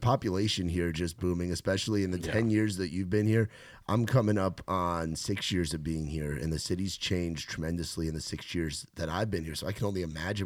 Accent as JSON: {"language": "English", "region": "New York", "country": "United States", "tie": "born or raised there", "said": "it reminds me of that feeling, like, growing up in New York, where there is just this energy and just this excitement"}